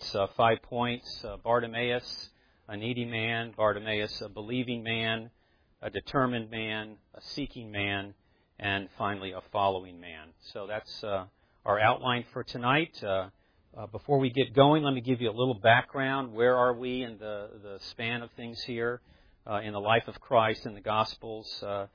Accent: Augusta, Georgia, United States; I'm from Augusta, Georgia. Across the river, the Savannah River, is North Augusta, South Carolina.

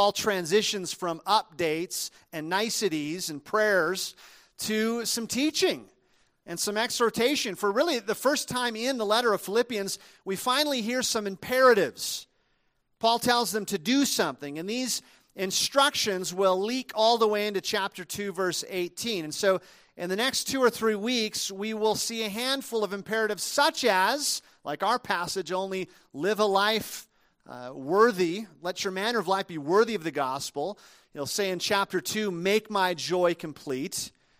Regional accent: Minnesota, United States; My grandfather lived on a farm, the farm I was raised on in Minnesota.

